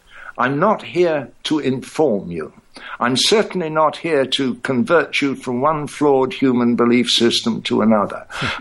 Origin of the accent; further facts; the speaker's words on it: Ireland; Well, I'm an Irishman, for God's sake.